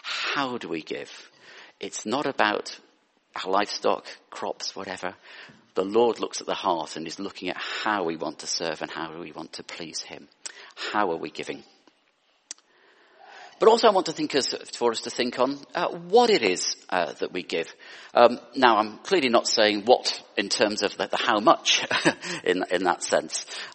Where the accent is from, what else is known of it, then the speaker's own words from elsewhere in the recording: North West England, United Kingdom; I grew up in the Lake District